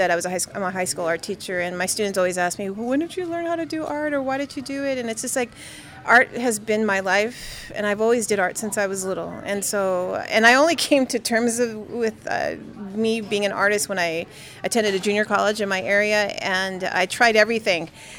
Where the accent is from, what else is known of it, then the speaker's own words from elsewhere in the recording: San Jose, California, United States; I grew up in San Jose, California, and my parents are from Texas.